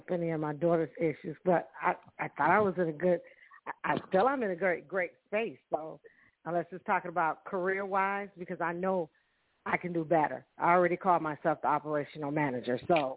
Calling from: Tennessee, United States; I'm calling from Tennessee.

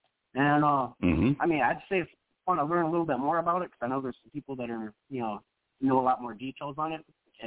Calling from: Illinois, United States

